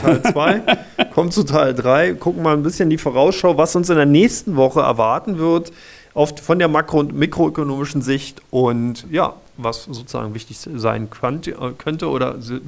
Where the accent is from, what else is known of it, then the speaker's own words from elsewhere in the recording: Berlin, Germany; ich bin ein Berliner